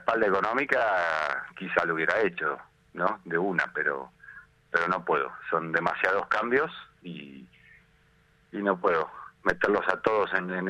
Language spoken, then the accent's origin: Spanish; Buenos Aires, Argentina; moved away; yo vengo de Buenos Aires